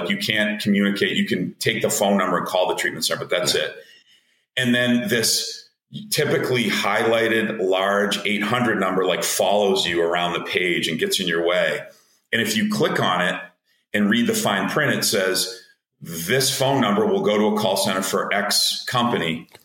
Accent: New England, United States; And I'm from New England and I have children and I don't want to leave the New England area.

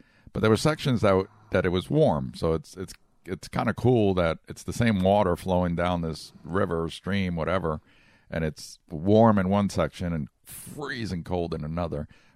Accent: New York, United States; I grew up in New York. I'm a pizza connoisseur

